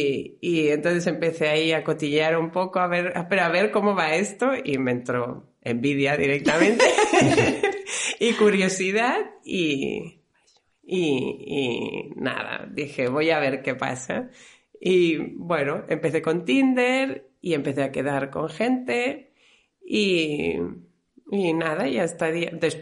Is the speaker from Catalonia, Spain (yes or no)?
yes; Barcelona, Catalonia, Spain; now in Lluçanès, Spain; tengo 39 años y soy de Barcelona, pero ahora mismo vivo en el Lluçanès, cerca del Prepirineo